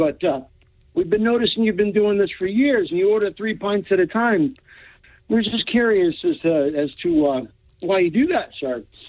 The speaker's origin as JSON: {"language": "English", "region": "Scotland", "country": "United Kingdom", "said": "First I got to preface this saying I'm Scottish, so... Happy St. Patrick's Day, but I'm still Scottish."}